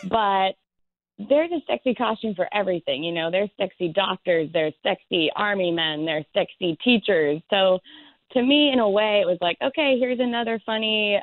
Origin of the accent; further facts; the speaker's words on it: Pittsburgh, Pennsylvania, United States; And then when people found out that I was from Pittsburgh, I think they were even more mad about it.